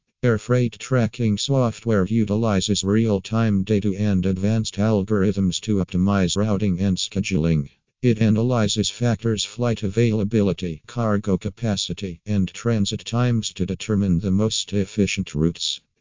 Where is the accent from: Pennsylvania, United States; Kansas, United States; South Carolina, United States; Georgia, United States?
Pennsylvania, United States; from Pennsylvania and USA.